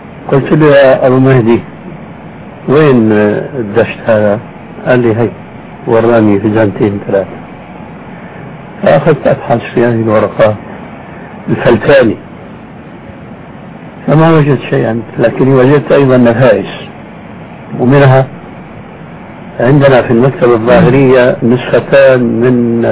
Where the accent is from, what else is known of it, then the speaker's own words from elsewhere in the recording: Syria; وكما يقولون عندنا في الشام بلا طول سيرة